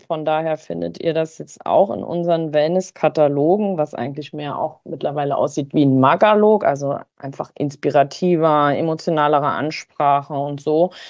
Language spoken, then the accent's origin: German; Saxony-Anhalt, Germany; im Harz, in meiner Heimat